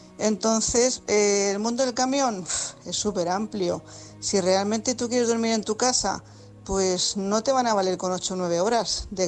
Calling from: Tarragona, Catalonia, Spain; corresponsal de Tarragona

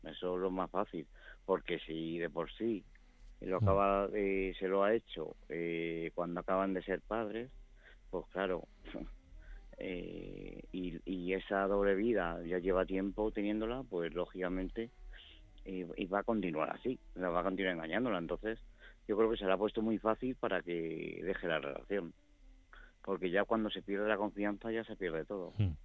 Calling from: Madrid, Community of Madrid, Spain; de Madrid

